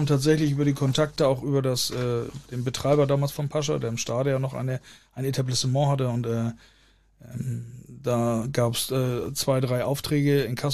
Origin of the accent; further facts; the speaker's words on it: Hamburg, Germany; Ich komme ja aus dem Luftkurort Hamburg-Billstedt.